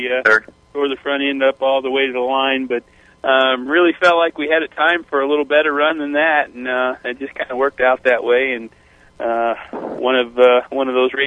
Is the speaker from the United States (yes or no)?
yes; Indianapolis, Indiana, United States; I grew up in Indianapolis, and my goal since I could remember walking and talking was to race in the Indy 500